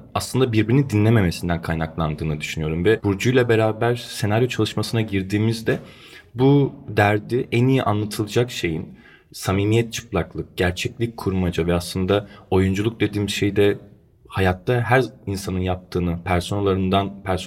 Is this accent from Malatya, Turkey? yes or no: no; Ayvalık, Balıkesir, Turkey; Ben Ayvalıklıyım diyorum. Güzel Ayvalık